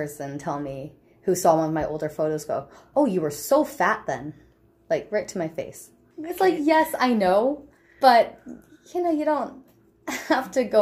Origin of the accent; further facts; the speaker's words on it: Canada; I'm from Canada, so it's very diverse.